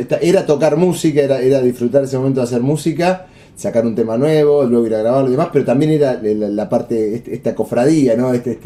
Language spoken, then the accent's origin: Spanish; Zárate, Buenos Aires Province, Argentina; Yo soy de Zárate, traigo un jugador de Zárate.